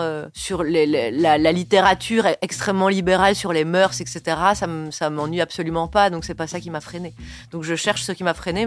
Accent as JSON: {"language": "French", "country": "Belgium", "said": "peut-être c'est parce que je suis belge"}